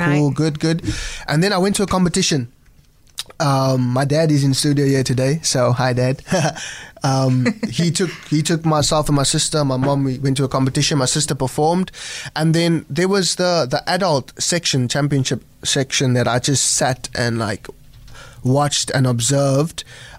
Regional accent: South Africa; these people are seeing you for the very first time as a South African boy and a young, you know, young, I would say, superstar in that sense.

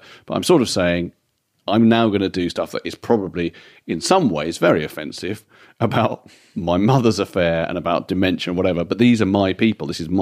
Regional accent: England, United Kingdom; now in -; I'm Jewish. My mum's a refugee from Nazism or whatever. I'm not in any way. My dad's Welsh, but I feel overall English.

